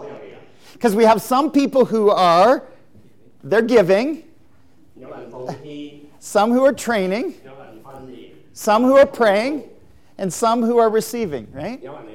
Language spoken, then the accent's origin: English; Canada; You're in many ways maybe more effective than I am as a Canadian to reach out to some of the new immigrants.